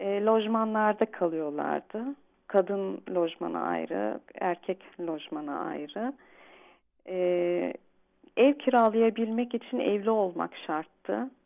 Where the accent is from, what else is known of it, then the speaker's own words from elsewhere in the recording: Germany; 1975'te Almanya'da doğdum.